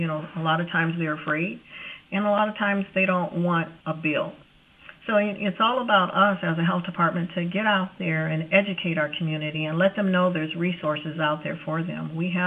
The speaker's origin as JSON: {"language": "English", "town": "East Chicago", "region": "Indiana", "country": "United States", "said": "I am from East Chicago. I graduated from the East Chicago school systems way, way back in the day."}